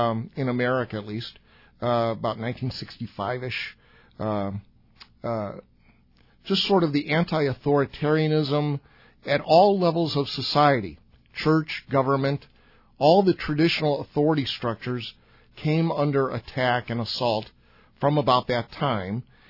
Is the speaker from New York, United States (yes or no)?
no; Chicago, Illinois, United States; I grew up in Chicago during